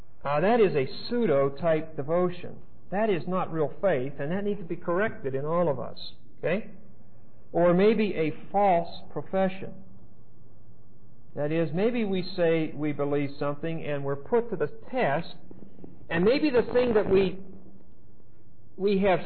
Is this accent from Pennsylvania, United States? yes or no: yes; Pennsylvania, United States; he was from my home state, Pennsylvania